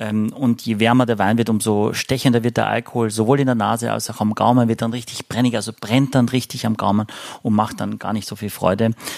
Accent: Austria; als Österreicher fühle ich mich immer so wahnsinnig empfangen

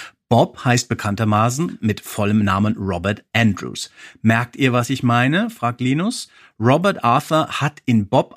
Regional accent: Hesse, Germany; Als Hesse denke ich da natürlich an das erste Bühnenprogramm

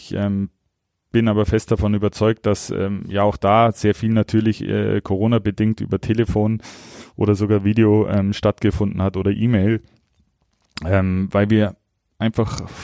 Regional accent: Augsburg, Bavaria, Germany; ich bin stolzer Augsburger

